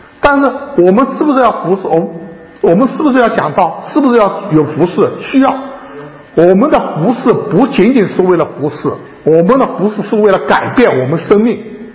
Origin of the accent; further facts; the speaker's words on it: China; 有的井是不是就是我们像我们中国人的观念挖了很深的一口井